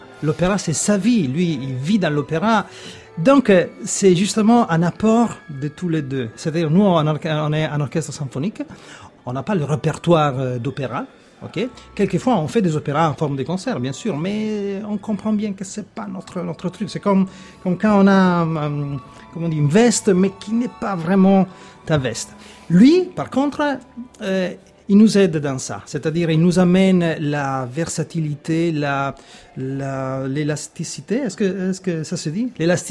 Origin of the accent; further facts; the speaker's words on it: Italy; et on est italien